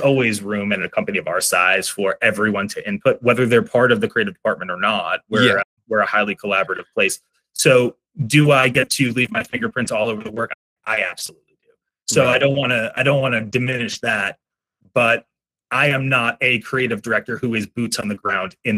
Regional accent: Long Island, New York, United States; I grew up as a New York basketball fan. I grew up on Long Island. I grew up going to Knicks games.

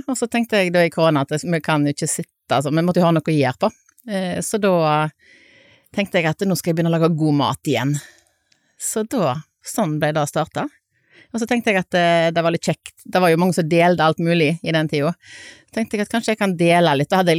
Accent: Bømlo, Vestland, Norway; vi var 5 gutter og 3 jenter som vokste opp sånn vegg i vegg, og så var det masse andre unger der på Gåsland som jeg kom ifra.

